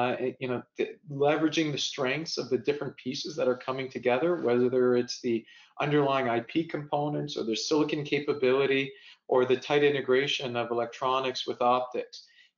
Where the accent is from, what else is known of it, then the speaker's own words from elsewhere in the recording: Canada; So I'm a Canadian, but with a lot of American friends.